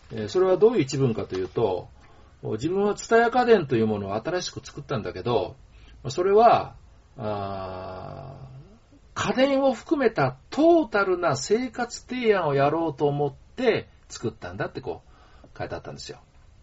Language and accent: Japanese; Toyonaka, Osaka, Japan; 私ついこの間まで枚方のすぐ近くの門真市に住んでましたしね、私もともとは大阪の豊中っていうところの出身なんで、